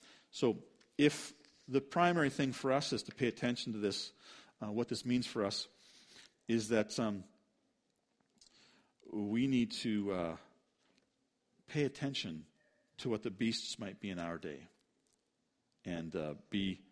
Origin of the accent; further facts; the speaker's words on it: Canada; And I love the fact that I'm Canadian, but that is not my first citizenship.